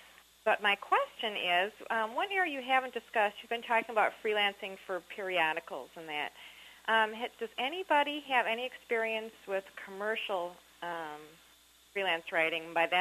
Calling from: Chicago, Illinois, United States; Yes, I'm calling from the Chicago area.

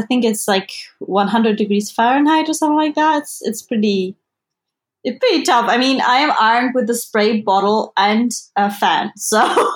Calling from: North Rhine-Westphalia, Germany; English is a second language; I'm in the west of Germany, so close to Cologne. It's not normal to have that kind of heat.

